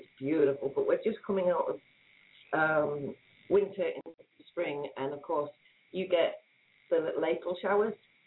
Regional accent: Durham, North East England, United Kingdom; accent: Geordie; now in New Zealand; I'll be born within a mile of the Tyne. I'm from northeast England. I'm from the great city of Durham.

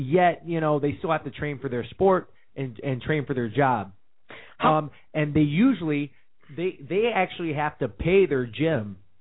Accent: Georgia, United States; I don't really know how NASCAR works, Al. I'm from Georgia.

